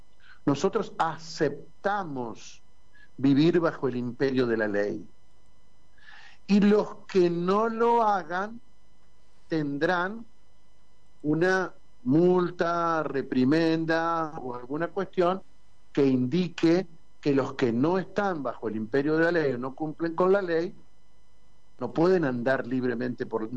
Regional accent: Argentina; en la República Argentina hasta se han escrito canciones respecto de cómo somos los argentinos

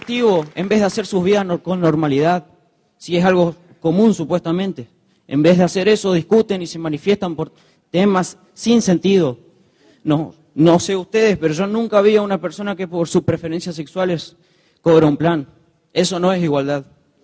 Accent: Pampa del Infierno, Chaco, Argentina; yo soy de Pampa del Infierno, un pueblo que crece gracias a la actividad rural

